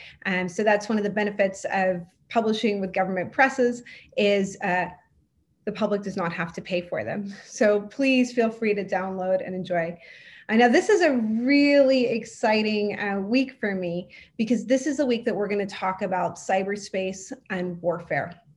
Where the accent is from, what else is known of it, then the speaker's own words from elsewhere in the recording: San Antonio, Texas, United States; who is coming from the beautiful city of San Antonio, Texas, my hometown.